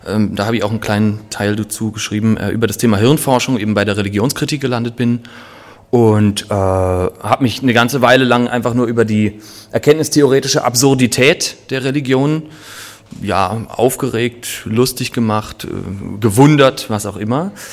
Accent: Berlin, Germany; born there; Ich bin 1980 in Berlin geboren, bin Sohn eines katholischen Kirchenmusikers, der aber weniger Katholik als Kirchenmusiker ist.

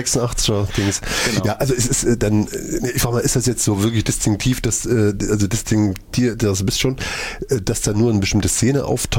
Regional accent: Erfurt, Thuringia, Germany; Als Erfurter geht man zu selten in die eigenen Museen.

